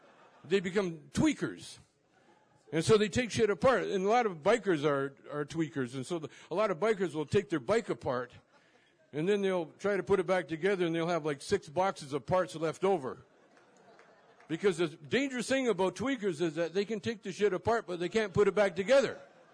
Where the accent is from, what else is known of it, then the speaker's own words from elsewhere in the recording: Canada; now in United States; I'm a Canadian. I'm from Canada. And so I'm down here, and, you know, I've been down here for years